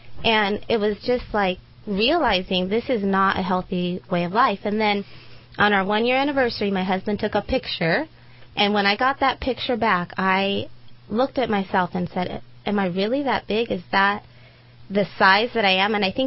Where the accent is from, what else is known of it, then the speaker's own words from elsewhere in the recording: Reading, United States; I grew up here in Reading. Big family. My mom is Mexican